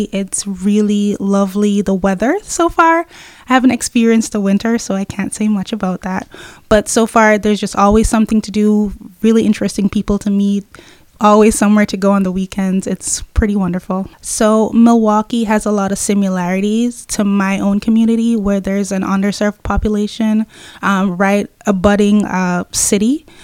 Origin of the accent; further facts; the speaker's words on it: Old Harbour, Saint Catherine Parish, Jamaica; I'm from Old Harbor, Jamaica, originally.